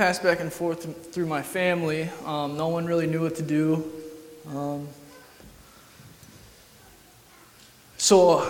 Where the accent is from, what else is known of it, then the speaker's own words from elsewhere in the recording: Macomb, Illinois, United States; I'm 25. I'm from Macomb, Illinois.